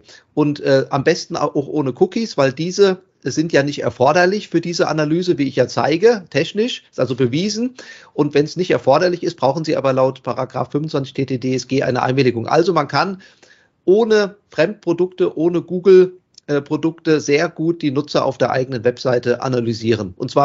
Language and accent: German; Hesse, Germany; ich komme ja hierher aus Hessen leider